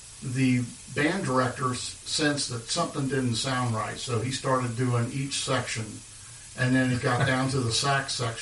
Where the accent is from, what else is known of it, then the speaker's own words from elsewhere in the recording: Florence, Kentucky, United States; I'm from Florence, Kentucky. I've lived here all of my life.